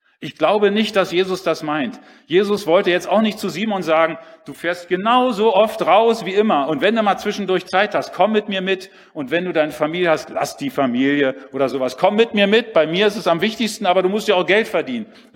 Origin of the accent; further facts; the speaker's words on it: Berlin, Germany; in Berlin bin ich groß geworden